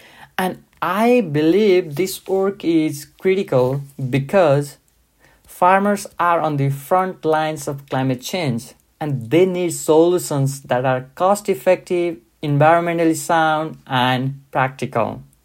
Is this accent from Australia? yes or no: no; Nepal; now in United States; both in my home country, Nepal, and here in the US